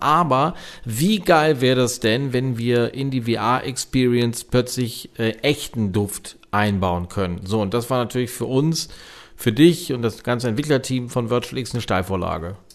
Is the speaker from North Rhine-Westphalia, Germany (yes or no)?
yes; North Rhine-Westphalia, Germany; wie sagt man in meiner Heimat Ostwestfalen, das war ganz ordentlich